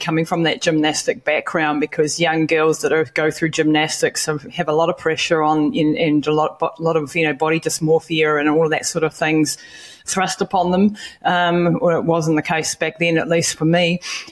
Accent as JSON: {"language": "English", "country": "New Zealand", "tie": "born or raised there", "said": "I come from New Zealand, right down at the bottom of the planet, born and bred down here."}